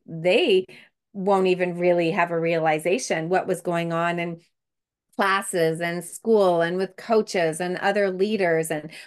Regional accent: Montreal, Quebec, Canada; I grew up in Montreal. Let me tell you, Montreal is bad for winter.

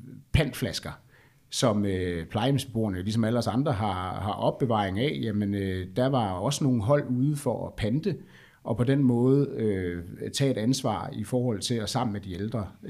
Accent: Jutland, Denmark; nu er jeg jo også fra Jylland

